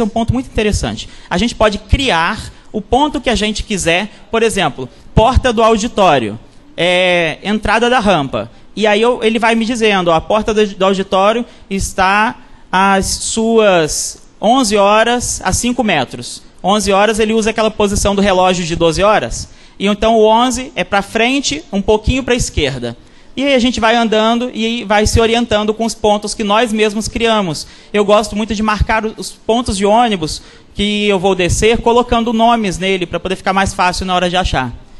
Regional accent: Rio Grande do Sul, Brazil; Gente de fora, eu, por exemplo, sou lá da Serra Gaúcha, não tenho a mínima noção.

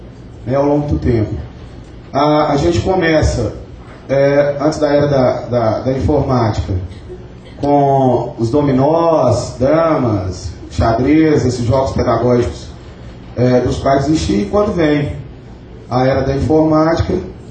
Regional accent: Belo Horizonte, Minas Gerais, Brazil; Olha, gente, eu sou lá de Belo Horizonte, tá?

